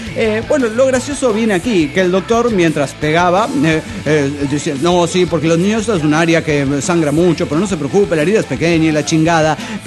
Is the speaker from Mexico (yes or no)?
yes; Villahermosa, Tabasco, Mexico; de Villahermosa, Tabasco, México.